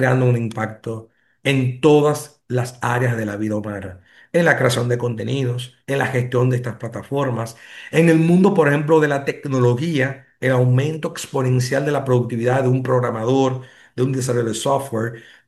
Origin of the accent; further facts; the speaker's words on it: Dominican Republic; soy el único dominicano hasta ahora que tiene Certified Artificial Intelligence Professional